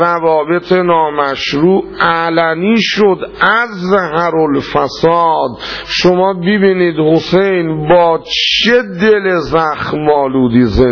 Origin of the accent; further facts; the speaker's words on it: Iran; کجایی هستی؟ ایرانی هستیم.